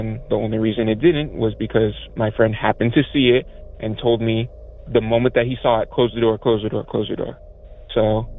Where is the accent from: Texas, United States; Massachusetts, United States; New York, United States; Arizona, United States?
Arizona, United States; now in Minnesota, United States; I actually live in Minnesota, but I'm originally from Arizona